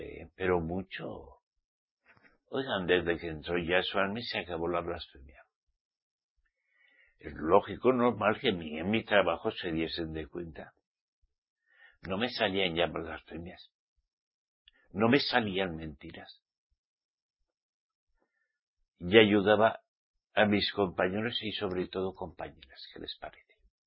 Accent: Basque Country, Spain; en mi tierra, yo soy vasco, ¿saben? Soy vasco. Ahí, del norte.

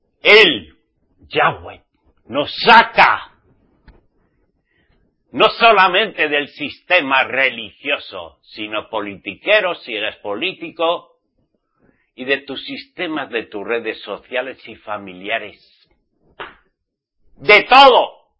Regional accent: Spain; yo soy español.

